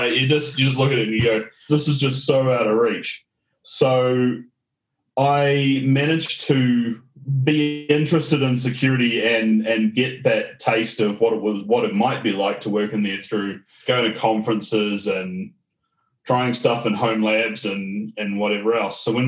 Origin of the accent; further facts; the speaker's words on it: Auckland, New Zealand; moved away as an adult; now in Melbourne, Australia; I moved over to Melbourne last year. I'm still a trainee Australian, as it is. So majority of my time was, born and bred in Auckland, New Zealand.